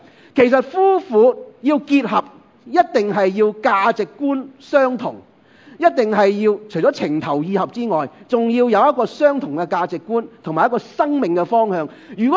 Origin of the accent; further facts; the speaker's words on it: China; 我哋中国人